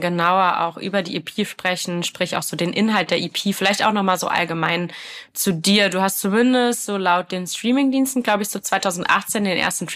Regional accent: Wiesbaden, Hesse, Germany; ich komme aus Wiesbaden. Ich wohne zwar jetzt nicht mehr

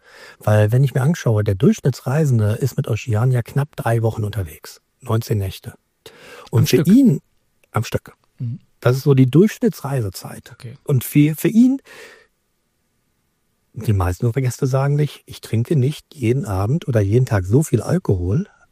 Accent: Düsseldorf, North Rhine-Westphalia, Germany; Ich als Düsseldorfer kenne vielleicht ja Schafe von den Rheinufer

